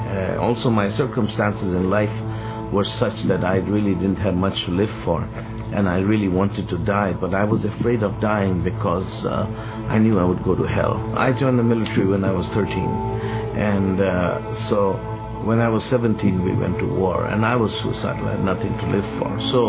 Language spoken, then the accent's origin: English; Pakistan; I grew up in a Muslim family. I come from a Middle Eastern family, but I grew up in Pakistan. It's a long story how my family ended up there, but that's where I grew up. In a totally Muslim environment, I didn't know of any other religion than Islam.